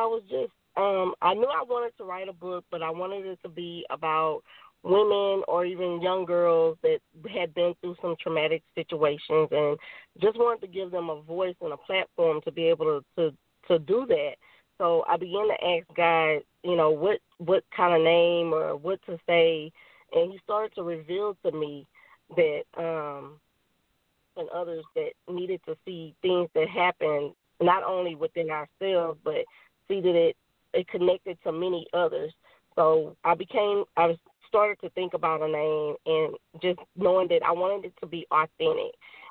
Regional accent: Houston, Texas, United States; also born or lived in Urania, Louisiana; I was born in Urania, Louisiana, and raised in Houston, Texas. I'm a mother of four, a grandmother of two.

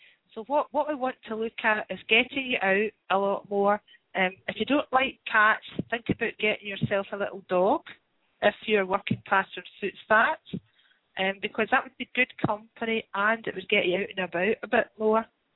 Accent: Scotland, United Kingdom; I'm Scottish, and Scotch is a drink.

